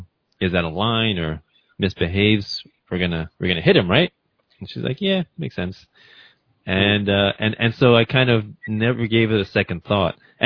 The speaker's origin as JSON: {"language": "English", "region": "New York", "country": "United States", "tie": "born or raised there", "said": "growing up in Rockland County, New York, as compared to communist Romania."}